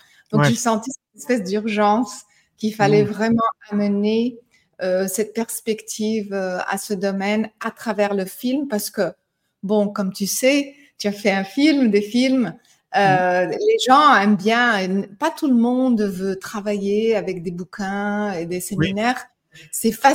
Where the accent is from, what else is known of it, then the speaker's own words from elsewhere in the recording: United States; French is a second language; je suis américaine pour les personnes qui reconnaissent un petit accent, mais j'ai une mère française